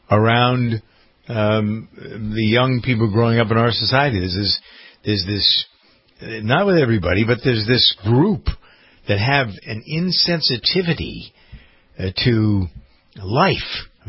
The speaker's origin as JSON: {"language": "English", "town": "Framingham", "region": "Massachusetts", "country": "United States", "tie": "born or raised there", "said": "So here's a frequent problem, and it's come to roost in my hometown. Framingham, Massachusetts."}